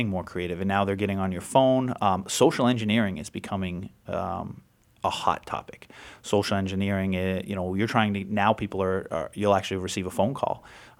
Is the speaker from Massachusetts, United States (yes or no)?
yes; Worcester, Massachusetts, United States; So I was born and raised in Worcester, started my business in Worcester.